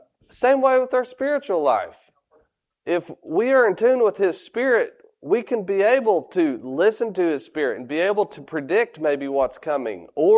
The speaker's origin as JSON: {"language": "English", "region": "Oklahoma", "country": "United States", "tie": "born or raised there", "said": "And growing up in Oklahoma, we had a lot of different weather that happened there."}